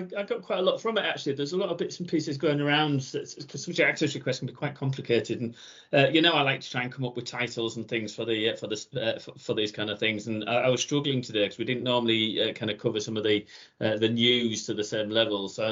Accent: Yorkshire and the Humber, United Kingdom; now in Essex, United Kingdom; although I'm from Yorkshire, I'm based in Essex

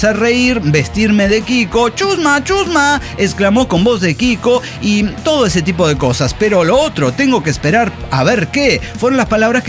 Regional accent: Mexico; Es que soy mexicano.

